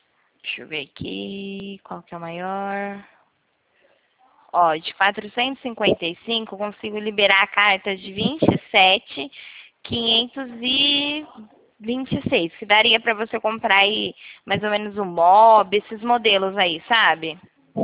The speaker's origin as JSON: {"language": "Portuguese", "town": "Nova Odessa", "region": "São Paulo", "country": "Brazil", "said": "Eu sou aqui do interior de São Paulo, Nova Odessa."}